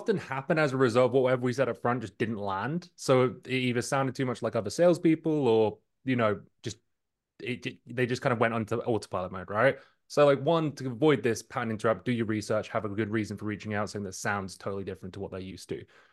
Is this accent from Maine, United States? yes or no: yes; Maine, United States; born there; I'm not even British. This is all fake. I was born in Maine.